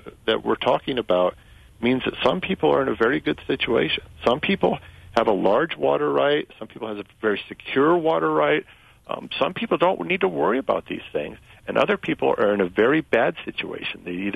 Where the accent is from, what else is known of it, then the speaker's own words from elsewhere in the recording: Madison, Wisconsin, United States; born there; Well, first of all, Richard, I'll tell you that I was born in Madison.